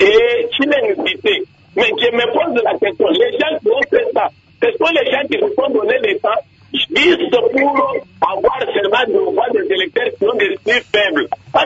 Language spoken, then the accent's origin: French; Kasaï-Oriental, DR Congo; C'est comme ici, chez nous, au Kasaï Oriental, je parle d'abord de mon territoire, le territoire de Tilene.